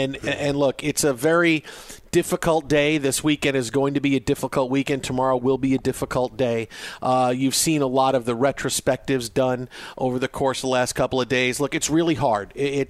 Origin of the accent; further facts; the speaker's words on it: Staten Island, New York, United States; but I grew up on Staten Island